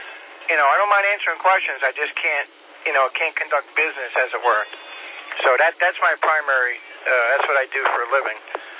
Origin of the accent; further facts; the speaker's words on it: Long Island, New York, United States; also born or lived in Florida; No, actually, I grew up on Long Island, and don't hold that against me. Long Island, silent G. Long Island, New York.